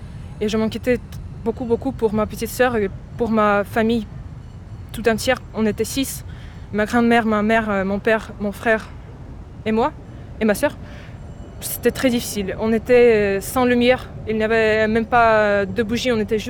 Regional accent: Kyiv, Ukraine; moved away; je viens de la capitale d'Ukraine, de Kiev. Et j'ai dû quitter l'Ukraine en mars 2022, juste un mois après que la guerre ait commencé.

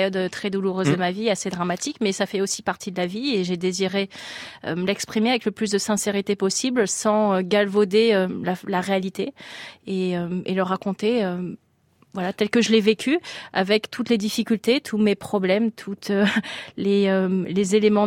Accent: France; c'est quand même si je suis française, indéniablement le plus grand tournoi du monde.

